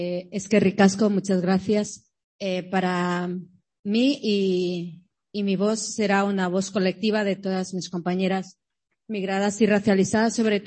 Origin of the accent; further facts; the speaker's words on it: Ecuador; now in Spain; Sí, soy ecuatoriana, llevo desde el año 99 aquí en Euskal Herria.